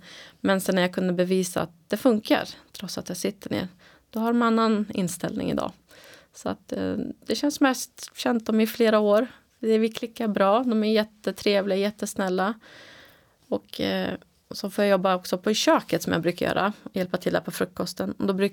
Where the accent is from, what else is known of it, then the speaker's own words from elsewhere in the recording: Katrineholm, Södermanland, Sweden; Jag kommer från Katrineholm och jag har bilat ner här med mamma som stöd.